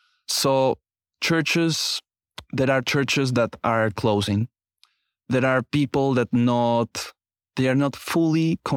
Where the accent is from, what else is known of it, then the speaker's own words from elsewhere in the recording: Bogota, Bogotá Capital District, Colombia; English is a second language; now in Boston, United States; I am from Colombia, from Bogota. It is a beautiful city full of crowd noises. We don't have metro. We don't have the train.